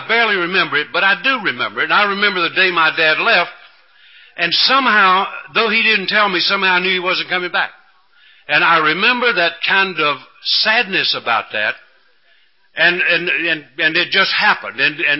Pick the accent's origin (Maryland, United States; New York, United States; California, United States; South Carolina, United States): South Carolina, United States; born there; Now, I was born down in the South. I hate to admit it, but I was born in South Carolina, not North Carolina.